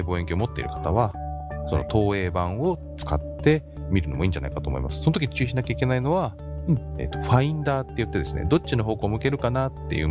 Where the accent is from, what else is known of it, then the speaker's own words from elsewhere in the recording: Gunma, Japan; 私の実家がある群馬の